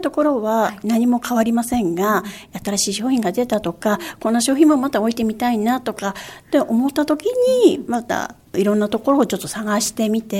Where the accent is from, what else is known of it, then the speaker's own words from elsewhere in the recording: Minamisoma, Fukushima, Japan; そうです、生まれも育ちも福島県南相馬市です。